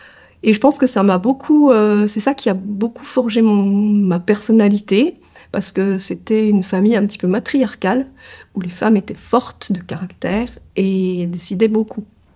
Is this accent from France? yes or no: yes; Morteau, Bourgogne-Franche-Comté, France; J'ai vécu à la campagne hein, tout le temps, donc je suis née à Mortaux, pays de la saucisse, dans une famille un peu. J'ai grandi dans une famille un peu élargie puisque mes cousins, mes oncles et tantes, mes grands-parents, tout le monde habitait un peu dans le même secteur.